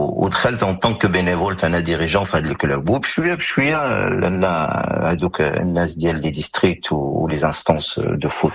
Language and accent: Arabic; Morocco; moved away as an adult; now in France; البداية ديالي بصراحة انا تخرجت من المغرب، كانت عندي 19 عام على فوق، مشينا كيما تيديروا كاع المغاربه